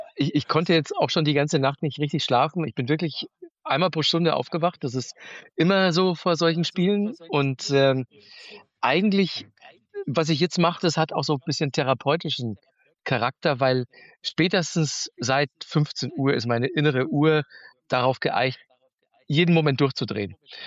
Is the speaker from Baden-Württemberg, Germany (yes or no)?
no; Manching, Bavaria, Germany; Genau, ich bin in Manching bei Ingolstadt aufgewachsen.